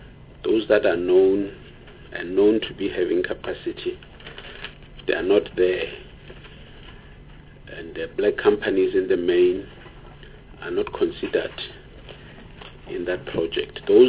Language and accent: English; Limpopo, South Africa; And on few projects, especially in Limpopo, maybe I must declare that I'm from Limpopo